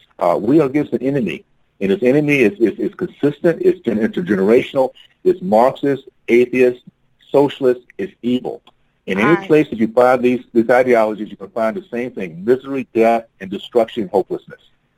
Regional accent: Tallahassee, Florida, United States; I grew up in Tallahassee, Florida. We had a black hospital and black doctors, and it was very easy to look around in my little segregated community

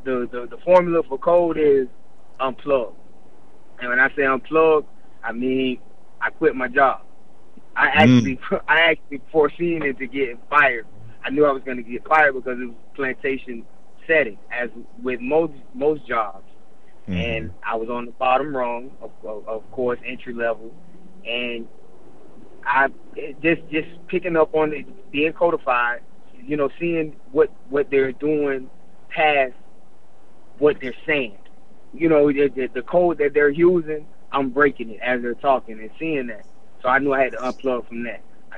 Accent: Florida, United States; But I grew up in South Florida, you know what I mean?

